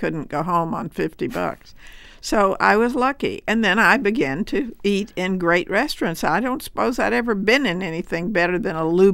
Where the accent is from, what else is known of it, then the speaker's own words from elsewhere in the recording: Texas, United States; It was a big help. I was just saying a while ago to my friend from Simon & Schuster that it was a big asset to me that I was this little Texas ch